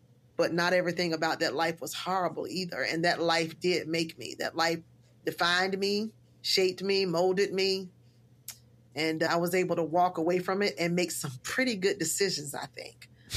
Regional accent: Cortland, New York, United States; I'm proud that I came from Cortland. I'm proud that I was raised by my grandparents.

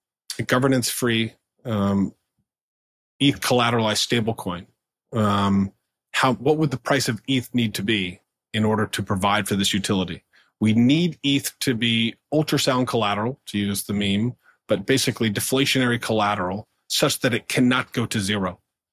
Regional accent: North Carolina, United States; I remember he was from North Carolina, actually, because I grew up in North Carolina.

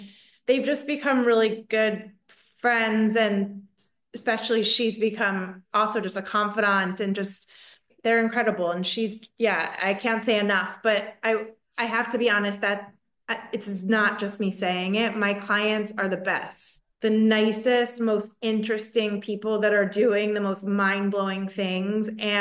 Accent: Philadelphia, Pennsylvania, United States; So originally I'm from Philadelphia, or just outside. It's sort of a small suburb called the Bain Line, which is just right outside of Philadelphia.

